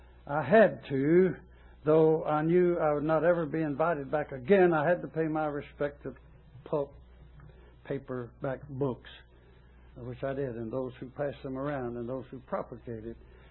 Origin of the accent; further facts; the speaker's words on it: United States; I'm an American, and I love America.